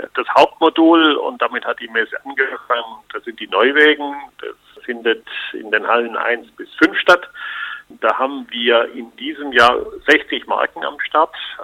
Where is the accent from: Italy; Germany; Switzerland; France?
Germany; Ich bin auch Deutscher, insofern.